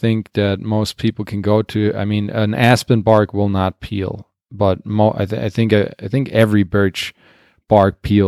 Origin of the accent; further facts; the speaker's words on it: Germany; now in United States; I'm from Germany originally